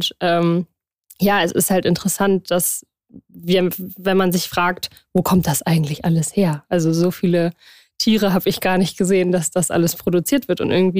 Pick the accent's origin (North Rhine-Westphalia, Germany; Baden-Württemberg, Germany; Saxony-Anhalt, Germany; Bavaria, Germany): North Rhine-Westphalia, Germany; Münster; Also ich komme aus Münster, aus einem relativ ländlichen Bereich, Gievenbeck, und bin auch zwischen Bauernhöfen aufgewachsen. Ich selbst oder meine Familie hatte keinen, aber wir sind da immer zwischen aufgewachsen